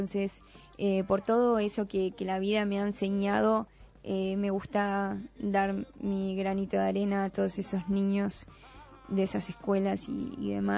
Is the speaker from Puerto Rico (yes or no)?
no; Florida, Uruguay; Soy de Florida, sí, uh-huh. En la ciudad, en Costas de Arias vivo.